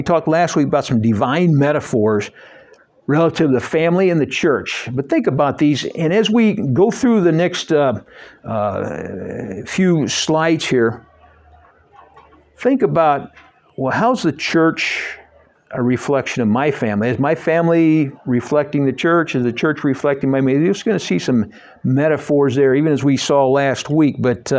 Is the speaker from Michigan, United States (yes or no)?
yes; Mackinac, Michigan, United States; I think maybe it's easier that Tyler is from Tremont. I'm from Mackinac.